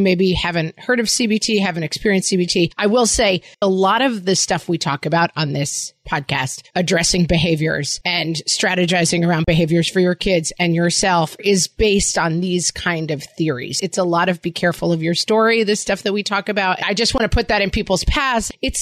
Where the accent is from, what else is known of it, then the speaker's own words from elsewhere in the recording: Ireland; I'm Irish.